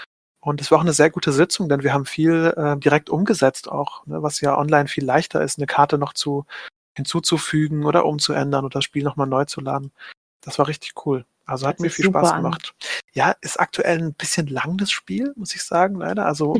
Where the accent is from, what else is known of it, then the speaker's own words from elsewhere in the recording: Germany; Als Deutscher ist man das ja gewohnt.